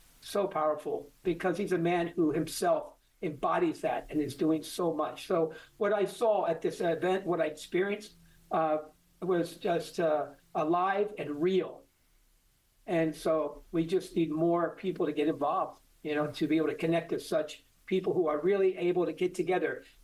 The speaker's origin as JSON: {"language": "English", "town": "King of Prussia", "region": "Pennsylvania", "country": "United States", "tie": "born or raised there", "said": "I grew up in King of Prussia, Pennsylvania, Valley Forge. That's literally my backyard where I grew up."}